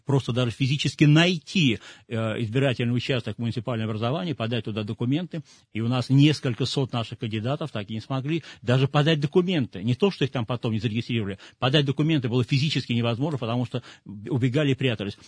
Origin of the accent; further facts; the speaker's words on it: Saint Petersburg, Russia; опять это массовое в моем родном городе Петербурге